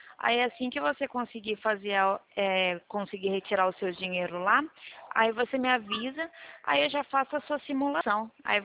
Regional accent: São Paulo, Brazil; Eu sou do estado de São Paulo.

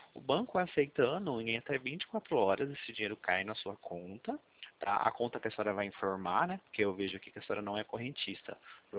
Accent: Presidente Prudente, São Paulo, Brazil

